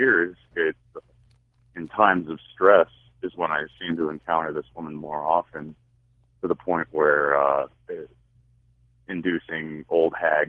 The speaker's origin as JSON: {"language": "English", "town": "Los Angeles", "region": "California", "country": "United States", "tie": "born or raised there", "said": "Well, I grew up in Los Angeles, but I have family ties here in Montana."}